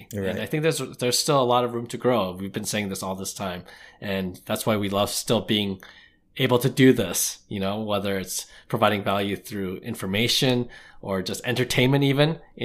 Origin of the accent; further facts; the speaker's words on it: Canada; We're Canadian, so we know the OPC brand